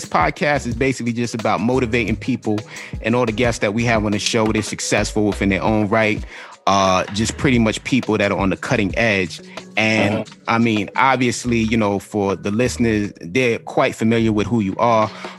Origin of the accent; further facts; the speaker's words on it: Queens, New York, United States; I grew up in South Jamaica, Queens, and I know just for a fact, you know, like when that record hit, man, everybody was blasting that joint in Baisley, all over.